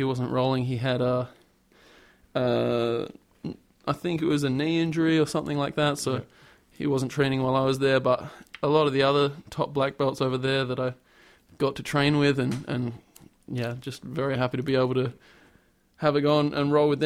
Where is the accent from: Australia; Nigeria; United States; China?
Australia; But because I'm from Australia, it's all right.